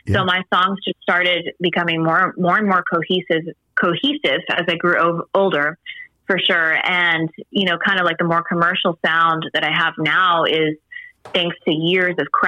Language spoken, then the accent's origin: English; Miami, Florida, United States; It's really fun because I grew up in South Florida, as you know, in Miami, and there's a lot of Latin culture there.